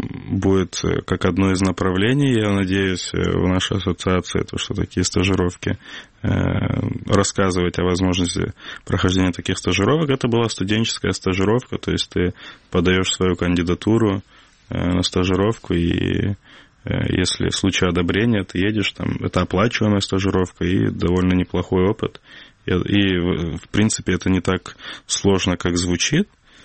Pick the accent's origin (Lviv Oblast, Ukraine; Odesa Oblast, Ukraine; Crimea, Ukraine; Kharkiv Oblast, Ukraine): Crimea, Ukraine; moved away; я после переезда из Крыма, не переезда, на временное, скажем так, на обучение, когда выехал в Киев, у меня обострилась моя крымско-татарскость